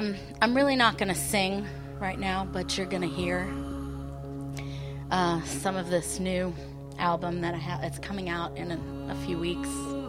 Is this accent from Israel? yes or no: yes; Israel; And I'm Israeli. I was born in Israel